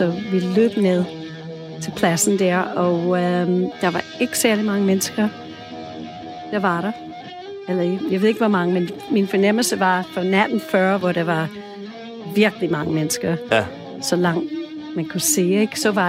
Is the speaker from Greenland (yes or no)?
no; New York, United States; Danish is a second language; vi boede cirka 1,5 til 2 timer væk fra Woodstock i New York State, hvor jeg voksede op